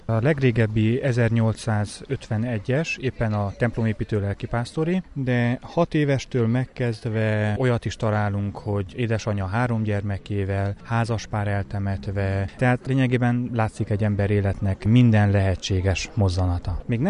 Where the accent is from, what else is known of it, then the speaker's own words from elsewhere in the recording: Maramureș, Romania; now in Kispereg, Hungary; Máramarosi származású vagyok, és nálunk a legtöbb temetőben van sírkőtár, és gyermekkoromban ezt láttam